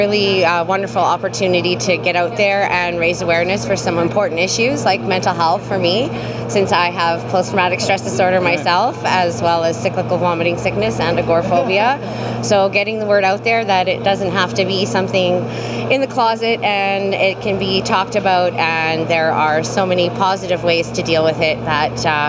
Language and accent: English; Ontario, Canada; moved away as an adult; No, I'm originally from Ontario. I moved here in 2002.